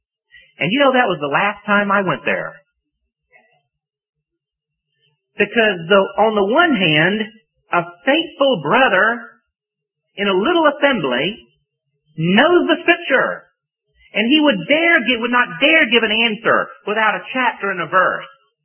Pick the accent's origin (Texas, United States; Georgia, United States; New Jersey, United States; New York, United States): Georgia, United States; Atlanta; I come from Atlanta, Georgia, and there I was a member of a church of about 5,000 or 6,000 people.